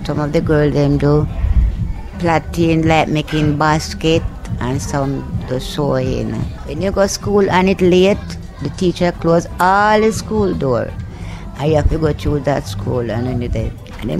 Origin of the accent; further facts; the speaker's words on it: Saint Elizabeth, Jamaica; I'm from the Parish of St. Elizabeth. … I am 77 years old.